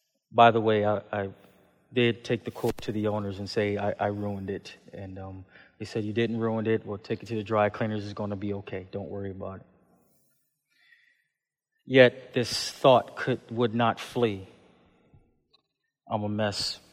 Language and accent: English; Buffalo, New York, United States; Then I'm a city slicker. I grew up in Buffalo, New York, you know, not really used to the woods